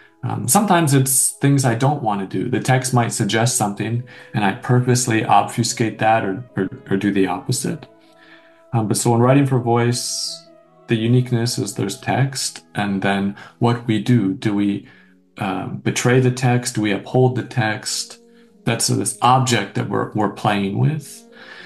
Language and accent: English; London, Ontario, Canada; I grew up in London.